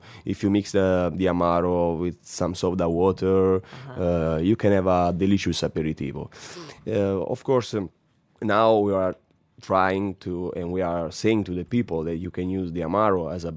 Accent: Pisticci, Basilicata, Italy; my great-grandfather was able to find all the botanicals around Pistici, who is my hometown.

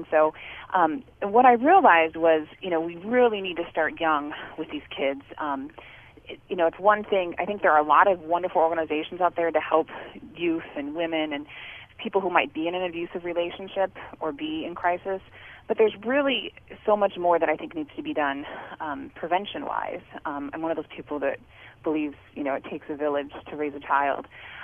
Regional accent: Rapid Valley, South Dakota, United States; she grew up in North Rapid, I grew up in Rapid Valley.

